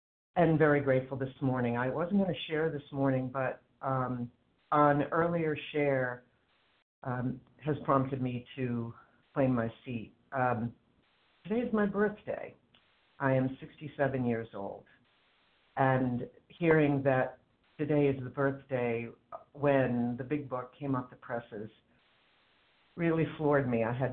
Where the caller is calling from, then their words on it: Cambridge, Massachusetts, United States; I'm calling from Cambridge, Massachusetts.